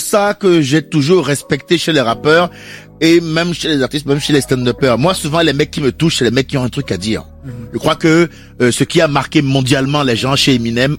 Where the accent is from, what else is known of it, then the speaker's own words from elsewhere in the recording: Benin; je suis franco-béninois mais je suis né, j'ai grandi au Bénin